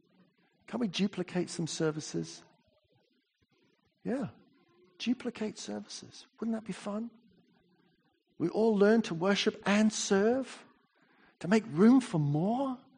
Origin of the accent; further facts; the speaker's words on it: New Zealand; accent: English; As you know, I speak with a bit of an English accent. I'm a Kiwi.